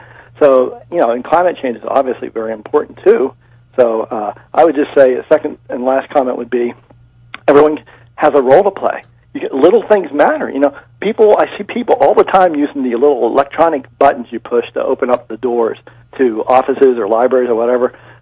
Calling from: Waldorf, Maryland, United States; from Waldorf, Maryland.

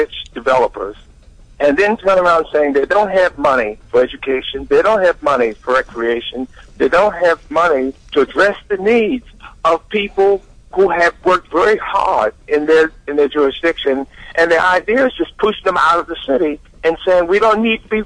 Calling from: Upper Marlboro, Maryland, United States; I'm calling from Upper Marlboro right now.

